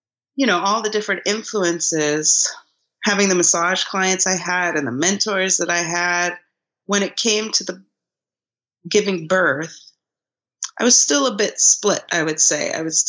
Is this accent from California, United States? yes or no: no; Hawaii, United States; moved away as an adult; also born or lived in New York City; because I grew up in Hawaii, and the way that I put it is I grew up going to an ashram, raised by a single mom that was running a massage school, and I did a lot of theater in Hawaii. And then I left at 18